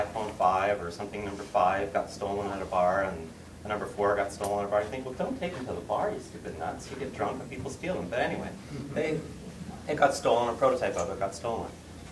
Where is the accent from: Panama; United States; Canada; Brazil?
Canada; St. Catharines, Ontario; I grew up in St. Catharines, an industrial town, and the size of the houses weren't as big as this room. We had one bathroom and 3 small bedrooms, and there were 6 of us